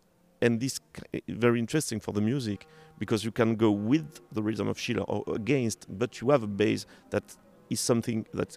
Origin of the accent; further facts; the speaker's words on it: France; first language French; English is a second language; of course, I'm French. My mother tongue is French, and because of this, my ear is French.